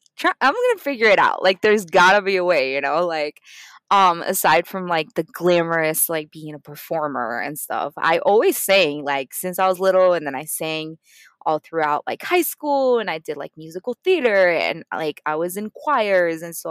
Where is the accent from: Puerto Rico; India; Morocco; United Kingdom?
Puerto Rico; I like to say that I'm from a lot of places. I'm originally from Puerto Rico. That's where I was born and raised.